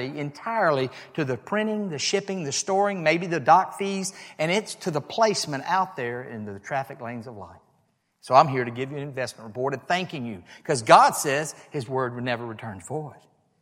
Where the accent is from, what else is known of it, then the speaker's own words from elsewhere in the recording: Louisiana, United States; Now, I'm from Louisiana. My wife is here with me. We've lived through 6 hurricanes